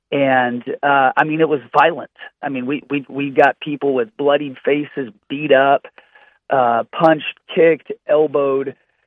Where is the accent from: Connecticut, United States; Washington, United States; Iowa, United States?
Washington, United States; Seattle; I was born and raised in Seattle. And here, this is our city.